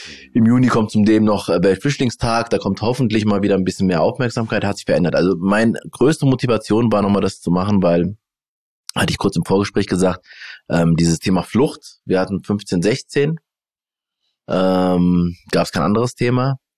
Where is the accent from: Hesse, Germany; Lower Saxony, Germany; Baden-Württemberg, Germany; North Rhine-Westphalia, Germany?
Hesse, Germany; Frankfurt; weil wir sind beide aus Frankfurt-Bornheimer. Schöner Stadtviertel, für die, die nicht in Frankfurt leben und es nicht kennen.